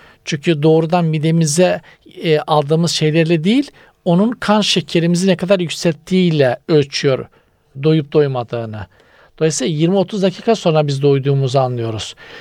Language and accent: Turkish; Trabzon, Turkey; Bizim köy Trabzon'un zirve dağları. Daha yukarıda dağ yok yani.